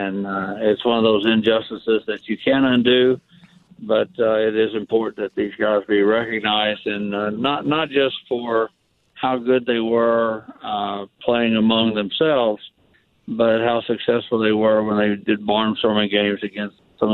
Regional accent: Greenup, Kentucky, United States; a weekly newspaper called the Greenup County Sentinel in my hometown of Greenup, Kentucky.

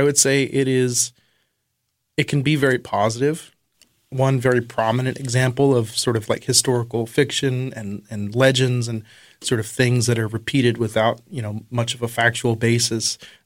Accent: Oklahoma, United States; now in Ohio, United States; So growing up in Oklahoma, you know, with the descendants of you know, this prominent family

